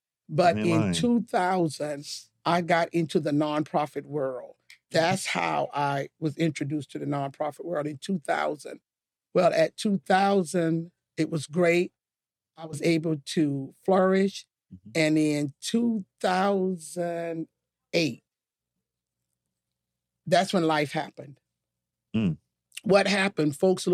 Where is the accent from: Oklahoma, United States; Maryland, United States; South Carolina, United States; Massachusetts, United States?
South Carolina, United States; St. George; I'm originally from St. George, South Carolina. It's a rural area. I like to call myself a country girl.